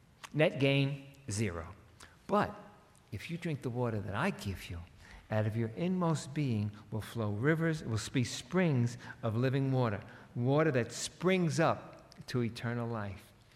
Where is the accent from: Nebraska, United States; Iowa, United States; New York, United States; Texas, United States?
New York, United States; accent: New York; I know my New York accent, that makes it sound funny, right?